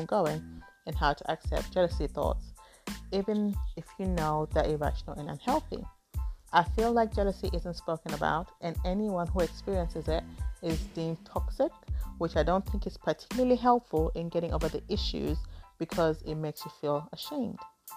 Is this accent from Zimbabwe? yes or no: yes; Zimbabwe; As someone who grew up with no ass, and I'm from Zimbabwe, and Zimbabweans are known to have big asses, and I don't.